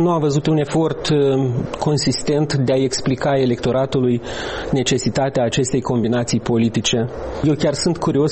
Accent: Cărpineni, Hîncești District, Moldova; inclusiv în satul meu de Baștină, la Cărpineni, se întâmplă lucruri tare interesante

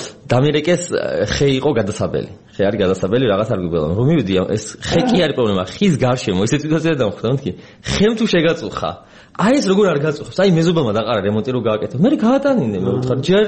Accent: Tbilisi, Georgia; born there; თბილისი ჩემია, აქ დაბადებული ვარ

